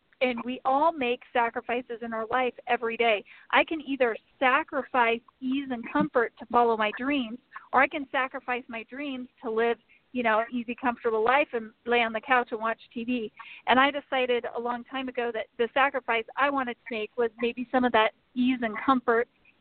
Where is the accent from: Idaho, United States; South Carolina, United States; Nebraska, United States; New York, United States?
Idaho, United States; Twin Falls; also born or lived in Indiana; So I was actually born in Twin Falls, Idaho. I'm pretty much born and raised in Idaho. There was a couple years when I was a toddler that I lived in Indiana with my parents.